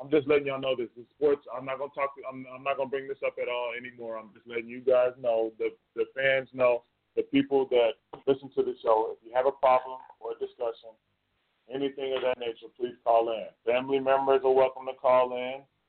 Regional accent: Austin, Texas, United States; when somebody from my hometown, Austin, you know, fights, y'all want to talk shit about him

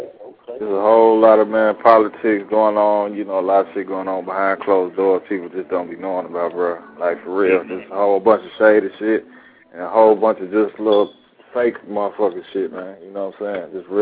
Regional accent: Montgomery, Alabama, United States; I'm originally from Montgomery, the Gump.

